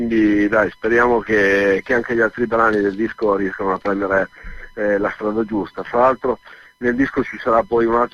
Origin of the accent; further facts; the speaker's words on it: Turin, Piedmont, Italy; born there; Sono nato qua a Torino, però diciamo che il sangue è calabrese.